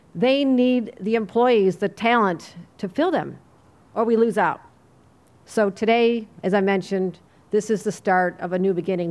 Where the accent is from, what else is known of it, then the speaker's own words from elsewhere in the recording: New York, United States; It's just a matter of personal pride as a New Yorker.